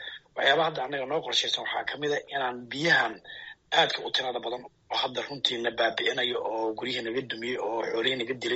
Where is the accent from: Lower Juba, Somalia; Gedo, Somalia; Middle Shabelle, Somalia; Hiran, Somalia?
Middle Shabelle, Somalia; born there; meesha aan ku dhashay shabeel dhexa